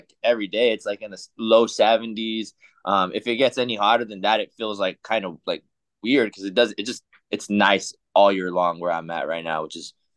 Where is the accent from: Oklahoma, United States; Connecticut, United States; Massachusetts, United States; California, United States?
California, United States; Parlier; now in Camarillo, United States; Originally, I'm from Fresno, or Fresno area, actually. I won't even say from Fresno. I'm from, like, the town that I'm from is called Parlier. It's a small little city, one high school.